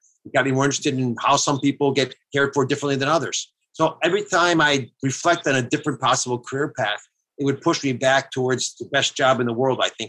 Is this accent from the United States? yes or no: yes; Wilmington, Delaware, United States; Well, once he had a bunch of kids, he had to educate us, and we grew up in Wilmington, Delaware.